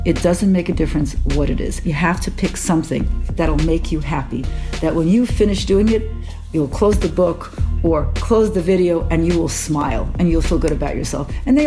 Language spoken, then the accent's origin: English; Brooklyn, New York, United States; now in Jerusalem, Israel; I grew up in Brooklyn, in the religious area of Brooklyn. I teach Zumba Extreme, which is a wild form of Zumba, at the Jerusalem YMCA Sports Center.